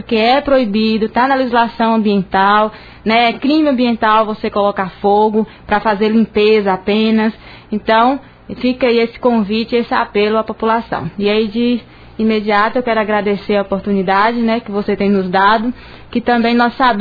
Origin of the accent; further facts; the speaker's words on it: Brazil; Nós sabemos, nós somos brasileiros, a gente quer fazer sem planejar.